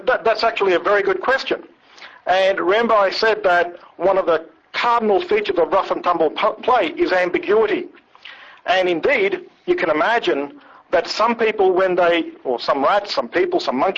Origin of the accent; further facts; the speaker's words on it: Australia; This was in Australia. You're very established that I'm an Australian. But I am a Canadian as well.